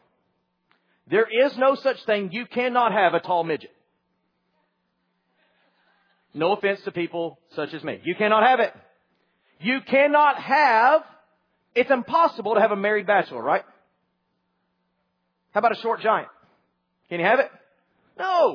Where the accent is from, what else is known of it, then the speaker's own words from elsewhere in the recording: Texas, United States; Now, I did not grow up on a farm, but I grew up in Texas, and well, that's not close enough, but it'll work for this illustration.